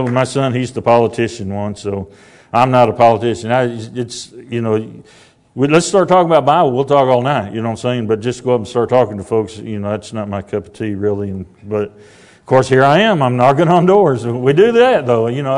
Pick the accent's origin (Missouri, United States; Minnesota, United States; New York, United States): Missouri, United States; Kansas City; born there; I was born in Kansas City, so I feel like I'm a little bit at home. Amen. St. Luke's Hospital.